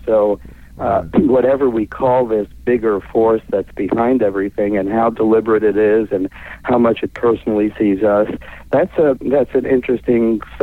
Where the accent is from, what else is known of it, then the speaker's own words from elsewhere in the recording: New York City, New York, United States; things that I did growing up in New York City, and a unique life that I'm leading.